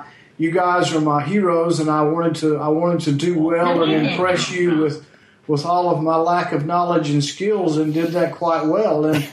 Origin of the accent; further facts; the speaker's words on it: the South, United States; I'm a force from the South, so I take all the abuse for being Southern.